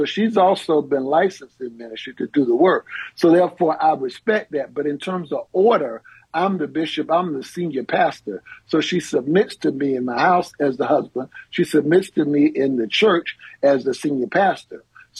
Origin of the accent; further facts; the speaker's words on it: Atlanta, Georgia, United States; So that's why I'm in Atlanta, Georgia. I'm originally from Atlanta, actually.